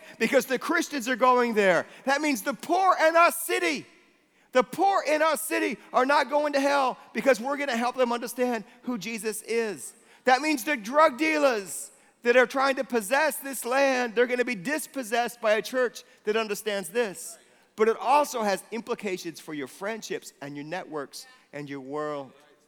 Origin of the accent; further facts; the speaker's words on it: United States; now in Bradford, United Kingdom; I'm from good old, you know, sunny Bradford, VIA America.